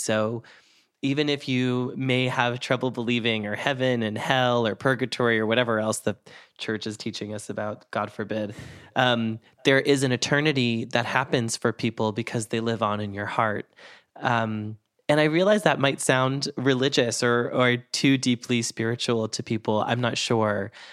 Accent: Boston, Massachusetts, United States; You know, I am back home now. I'm from Boston originally.

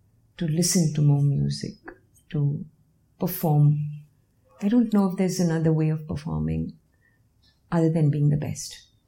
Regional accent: Mumbai, Maharashtra, India; growing up in Bombay helped every bit

